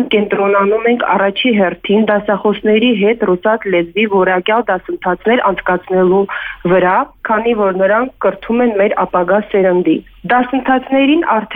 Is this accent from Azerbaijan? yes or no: no; Kapan, Syunik, Armenia; Քանի որ ես ինքս Սյունիքից եմ, Կապան քաղաքից եմ, Կապանի բնակիչ եմ